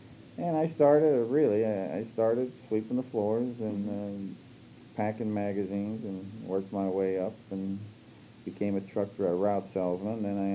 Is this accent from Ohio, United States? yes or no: yes; Struthers, Ohio, United States; born there; Okay, I was born in Strutters, Ohio, September 27th, 1929.